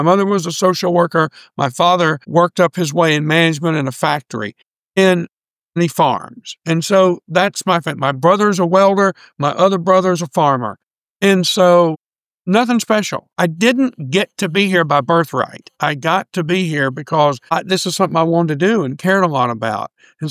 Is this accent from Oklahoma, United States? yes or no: yes; Oklahoma, United States; also born or lived in Jacksonville, United States; I was born in Jacksonville, Florida when my dad was in the Navy. But I grew up on a farm in rural Oklahoma in a community of 400 people.